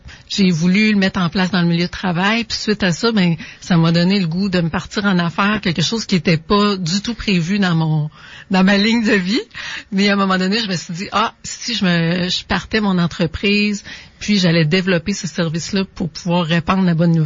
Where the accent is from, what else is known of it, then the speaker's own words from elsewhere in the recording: Saint-Augustin-de-Desmaures, Quebec, Canada; now in Lévis, Canada; ça fait plusieurs années que j'habite à Lévis, mais non, je suis pas d'origine de Lévis. Je viens de Saint-Augustin-de-Desmaures, petit village près de Cap-Rouge.